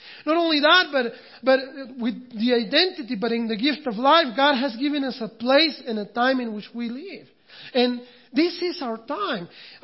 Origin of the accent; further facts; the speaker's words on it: Mexico; I tell you this because I am from Mexico. And I am here and I am blessed to be here at this point in time in my life.